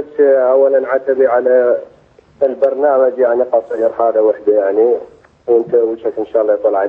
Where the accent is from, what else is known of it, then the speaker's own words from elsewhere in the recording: Fallujah, Al Anbar, Iraq; يعني أنا من الفلوجة